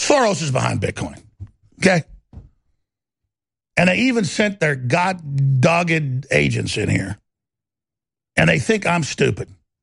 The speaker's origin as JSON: {"language": "English", "region": "Texas", "country": "United States", "said": "See, because I'm a Texan."}